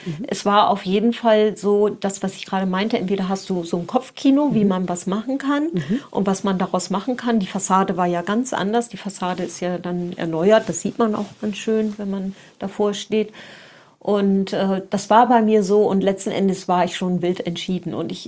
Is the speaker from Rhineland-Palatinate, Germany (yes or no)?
no; Lower Saxony, Germany; Ja, also geboren bin ich in der Nähe von Bremen. Also ich fühle mich als Bremerin, aber ich bin eigentlich eine Niedersächsin. Und weil wir an der Stadtgrenze aufgewachsen sind